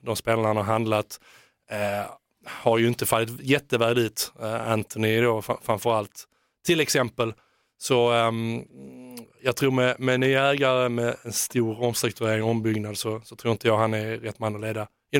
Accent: Landskrona, Skåne, Sweden; Jag är från Landskrona

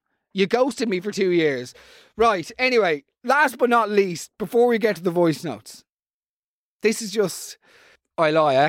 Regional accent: Ireland; I'm Irish.

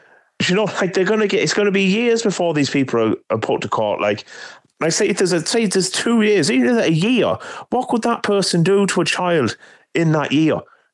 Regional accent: England, United Kingdom; where I grew up in England

